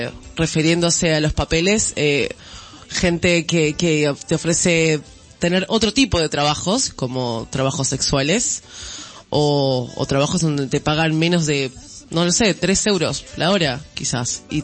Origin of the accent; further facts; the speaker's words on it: Argentina; moved away; also born or lived in Brazil; En mi situación, que soy argentina, como países como el Mercosur, ¿no? Vamos a suponer, yo viví 5 años en Brasil